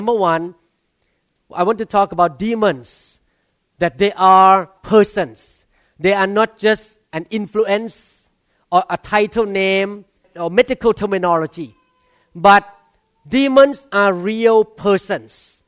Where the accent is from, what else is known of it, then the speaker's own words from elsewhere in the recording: Thailand; when I grew up in Thailand